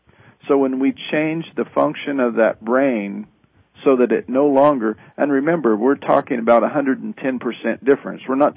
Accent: Midwest, United States; I am from the Midwest, and I used to go to carnivals as a kid.

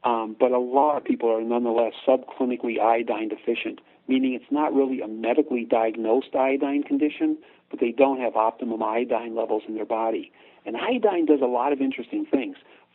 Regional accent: Midwest, United States; Of course, I grew up in the Midwest, so kind of a goiter belt.

